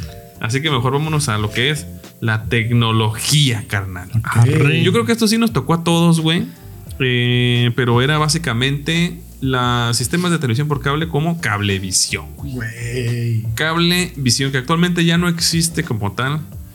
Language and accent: Spanish; Mexico; Así somos los mexicanos